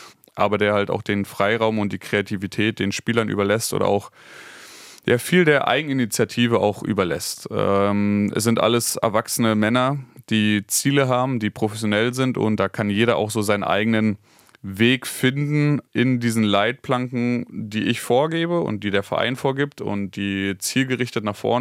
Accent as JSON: {"language": "German", "region": "Berlin", "country": "Germany", "tie": "born there", "said": "ich bin in Reinickendorf geboren, habe nur bei den Füchsen gespielt."}